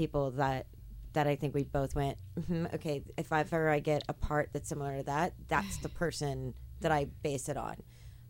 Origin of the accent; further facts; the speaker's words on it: Memphis, Tennessee, United States; born there; Tennessee's my home state.